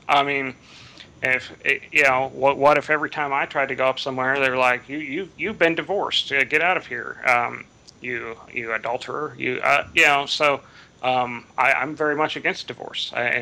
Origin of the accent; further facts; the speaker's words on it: Midwest, United States; Even within a country that varies, like I'm from the Midwest